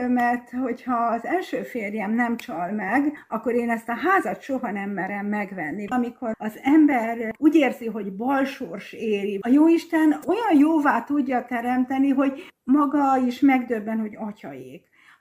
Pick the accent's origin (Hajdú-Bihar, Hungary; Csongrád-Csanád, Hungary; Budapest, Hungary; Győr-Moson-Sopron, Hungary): Győr-Moson-Sopron, Hungary; Győr; born there; now in Tata, Hungary; Győrbe. Hogy a sors hogy kevert Tatára, igazából anyukámnak a rokonai éltek itt Tatán